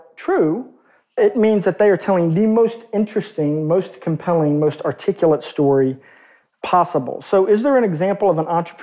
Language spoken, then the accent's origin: English; Arkansas, United States; But growing up in Arkansas, which is a really, I mean, kind of on balance, pretty economically repressed and depressed state, right?